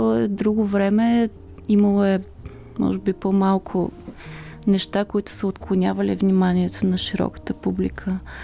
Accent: Sliven, Sliven Province, Bulgaria; also born or lived in Ruse; израснала съм в Сливен и винаги съм се чувствала, когато съм опитали откъде си, съм казала, че съм от Сливен. Някак си не приемах дълго време Русе като роден град

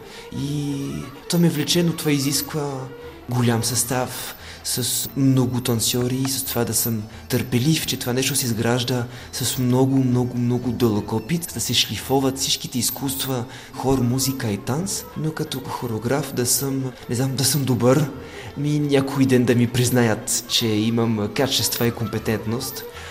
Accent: France; аз съм французин и гей

